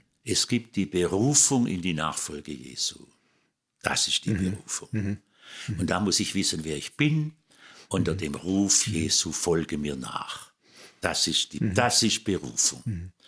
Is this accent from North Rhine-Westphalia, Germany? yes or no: no; Nöttingen, Baden-Württemberg, Germany; Also ich komme aus Nöttingen. Das ist ein Dorf in der Nähe von Pforzheim, also aus der badischen Seite unseres Landes.